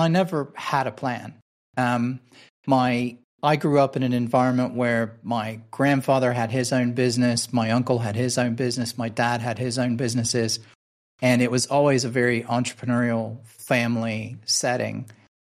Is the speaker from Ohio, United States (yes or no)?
no; Memphis, Tennessee, United States; I came from a very conservative, you know, sort of Southern background in America. I'm from Memphis originally.